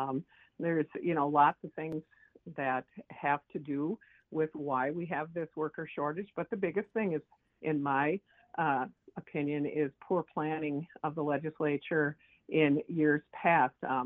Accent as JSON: {"language": "English", "town": "Somerset", "region": "Wisconsin", "country": "United States", "tie": "born or raised there", "said": "I was born and raised in Somerset, Wisconsin, on a farm near Bass Lake. We were a dairy farm"}